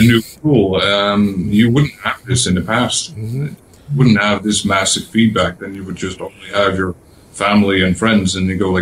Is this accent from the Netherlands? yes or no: yes; Netherlands; Yes. My home country.